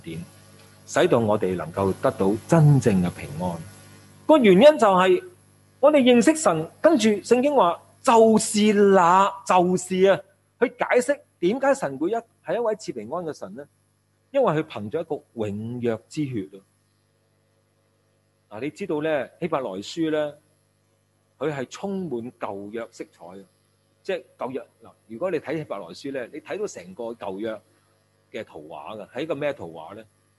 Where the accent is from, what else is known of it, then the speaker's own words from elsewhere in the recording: Hong Kong; 佢竟然问我哋香港人啊，佢身处美国，佢问我香港人啊